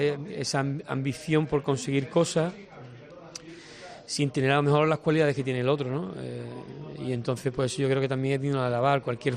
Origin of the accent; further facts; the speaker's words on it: Málaga, Andalusia, Spain; born there; soy malagueño de nacimiento y cañadilla de adopción.